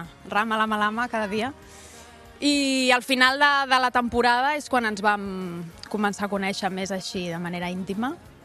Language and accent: Catalan; Barcelona, Catalonia, Spain; first language Spanish; Catalan is a second language; jo soc aquí, jo he nascut aquí, a l'Hospital Sant Pau, i soc del barri de la Sagrada Família, sempre